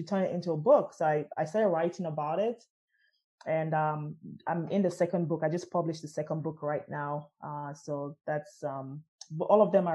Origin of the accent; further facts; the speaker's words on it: Port Harcourt, Rivers, Nigeria; now in United States; Born and raised in Port Harcourt, PH, Nigeria, and then came to the United States.